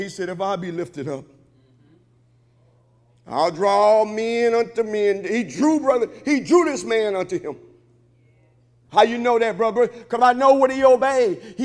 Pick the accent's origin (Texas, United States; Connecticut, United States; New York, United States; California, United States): Texas, United States; Hemphill; accent: country; I'm from Hemp Hill, Texas, so I know that I country talk, but you get it.